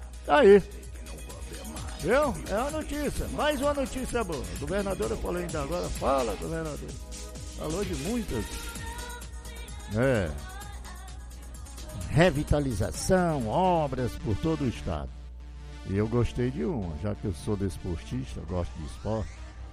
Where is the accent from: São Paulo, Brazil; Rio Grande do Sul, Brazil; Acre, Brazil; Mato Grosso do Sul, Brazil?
Acre, Brazil; Um abraço para vocês de Sena, Chapuri, todo esse estado do Acre querido, minha terra querida, minha terra natal, brasileira.